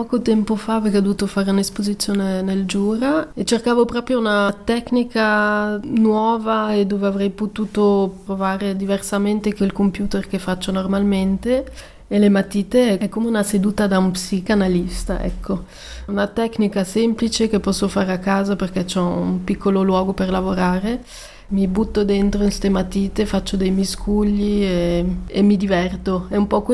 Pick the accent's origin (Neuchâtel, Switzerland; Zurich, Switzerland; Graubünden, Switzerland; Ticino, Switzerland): Ticino, Switzerland; visto che sono cresciuta in Ticino, mi sento ticinese, anche se di origine non lo sono, ma sono nata proprio con la cultura ticinese. Sono nata in un paesino dove, ai tempi, dove ero piccola, c'era molta natura